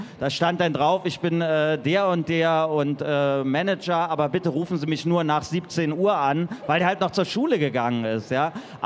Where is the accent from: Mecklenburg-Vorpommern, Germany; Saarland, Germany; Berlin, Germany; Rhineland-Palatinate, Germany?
Berlin, Germany; man hat ja natürlich als Berliner Glück, wenn man die ganze Zeit in dieser Stadt lebt und jetzt diese ganzen Umbrüche hier erlebt hat.